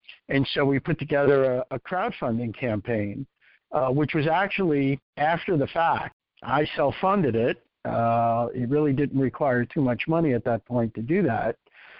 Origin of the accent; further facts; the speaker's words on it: New York City, New York, United States; now in Boca Raton, United States; In case anyone can't tell by my deep South Florida accent, I'm originally from New York, in the Bronx.